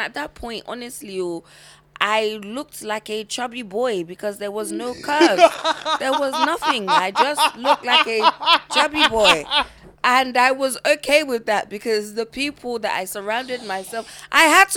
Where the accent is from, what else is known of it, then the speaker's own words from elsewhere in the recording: London, United Kingdom; So, yeah, I think I grew up in London. I grew up in South London.